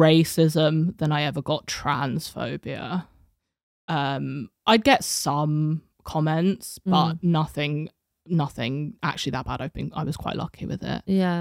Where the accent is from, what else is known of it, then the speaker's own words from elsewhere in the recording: United Kingdom; So I'm from the UK, but my mum is Chinese Guyanese.